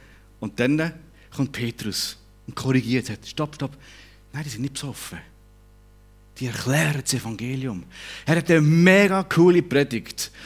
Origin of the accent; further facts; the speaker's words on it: Murten, Fribourg, Switzerland; ich bin im Welschland aufgewachsen, ich bin in der FEG in Murten aufgewachsen dort